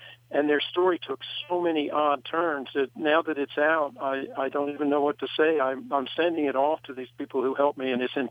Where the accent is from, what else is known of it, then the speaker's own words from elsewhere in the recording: the Carolinas, United States; I grew up in the Carolinas in family, really, I didn't know this till later, but of great storytellers.